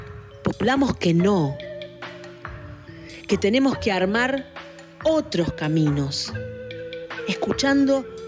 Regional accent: Argentina; nosotros y nosotras, que somos argentinos y argentinas

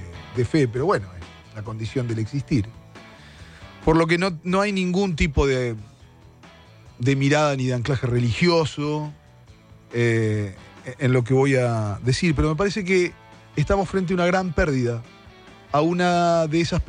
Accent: Argentina; lo digo como argentino, comprender

